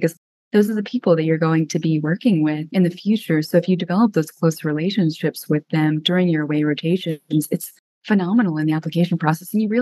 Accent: Montana, United States; I'm a fourth year, and I'm originally from Montana

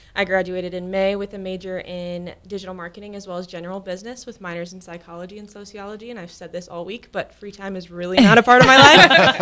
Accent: Papillion, Nebraska, United States; So I'm originally from Papillion. So I grew up there. I went to Papillion-La Vista South High School

